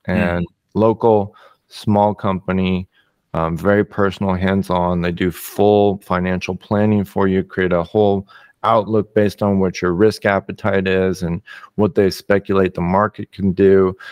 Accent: San Diego, California, United States; I'm from San Diego. San Diego is where my heart's at.

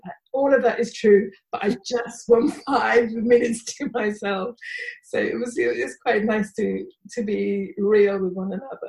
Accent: United Kingdom; and I'm British Muslim.

